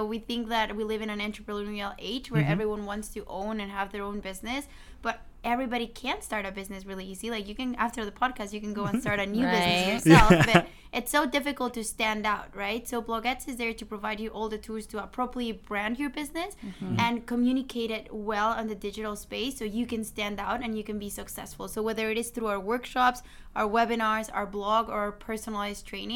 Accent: Mexico City, Mexico; now in Phoenix, United States; I'm from Mexico City. Moved to Phoenix in 2009.

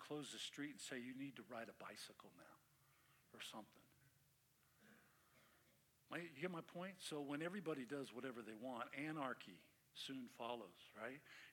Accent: California, United States; That means, like I grew up in the Bay Area, so Chronicle was a San Francisco Chronicle.

